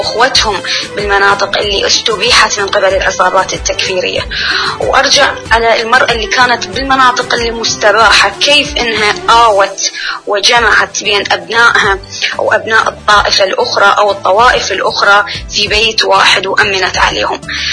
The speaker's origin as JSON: {"language": "Arabic", "country": "Iraq", "said": "أنا كامرأة عراقية ما أبتعد هواية"}